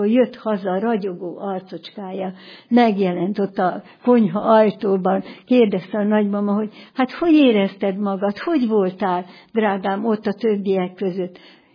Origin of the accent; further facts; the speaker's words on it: Abádszalók, Jász-Nagykun-Szolnok, Hungary; born there; mert hát én ott születtem Abátszalókon